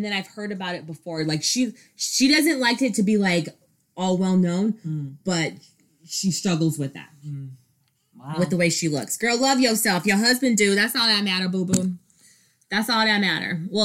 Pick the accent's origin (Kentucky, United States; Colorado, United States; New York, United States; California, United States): New York, United States; Ramona, I'm from New York. You know, I'm tough.